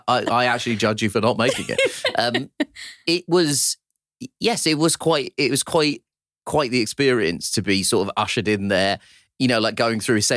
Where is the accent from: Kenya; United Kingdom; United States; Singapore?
United Kingdom; I felt that I was there in my capacity as a British citizen and voter